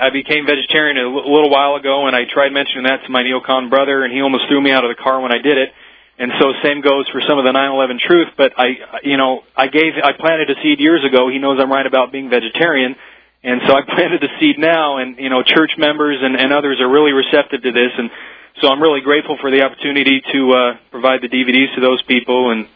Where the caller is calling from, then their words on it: Las Vegas, Nevada, United States; I'm calling from Las Vegas.